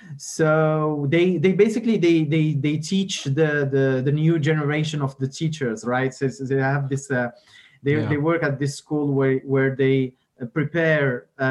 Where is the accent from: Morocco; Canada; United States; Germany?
Morocco; English is a second language; I would say I grew up actually in Morocco, as you've mentioned